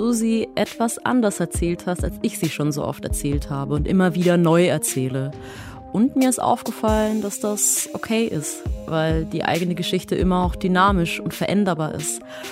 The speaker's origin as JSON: {"language": "German", "region": "Baden-Württemberg", "country": "Germany", "said": "Und so sind wir dann im Schworbeländle gelandet. Aus dem Schworbeländle."}